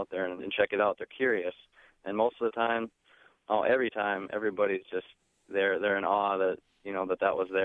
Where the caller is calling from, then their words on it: North Liberty, Iowa, United States; Hi there. I'm from North Liberty, Iowa.